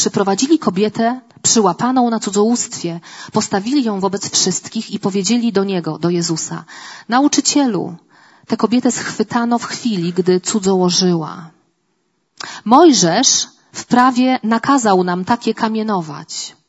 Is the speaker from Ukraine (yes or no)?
no; coast, Poland; Ja pochodzę z nadmorza.